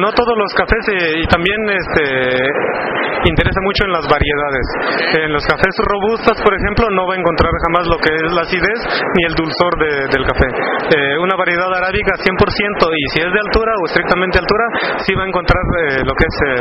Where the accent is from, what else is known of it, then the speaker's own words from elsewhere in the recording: Chiapas, Mexico; vengo del estado de Chiapas